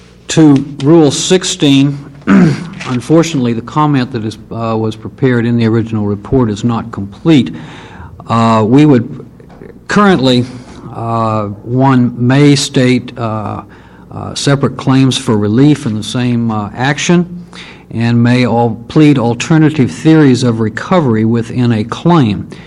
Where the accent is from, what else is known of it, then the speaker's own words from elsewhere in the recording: Eugene, Oregon, United States; I'm from Eugene.